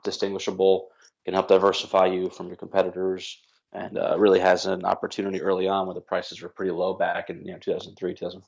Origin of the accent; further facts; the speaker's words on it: New York, United States; I grew up in New York area, went to school for finance and for banking.